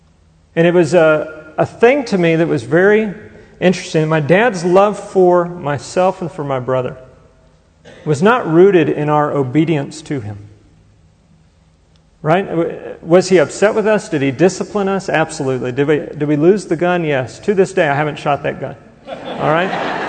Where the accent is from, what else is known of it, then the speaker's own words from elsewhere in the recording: Texas, United States; Whenever I was 11 years old, it was Christmas time, and we grew up in Texas, so what do you get your kid at Christmas in Texas?